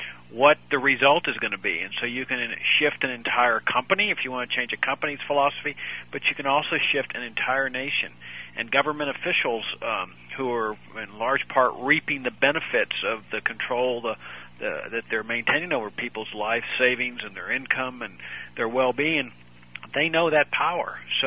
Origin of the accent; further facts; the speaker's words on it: Laredo, Texas, United States; I grew up in Laredo, which is a town down on the Texas-Mexican border. I grew up on a farm there on the Rio Grande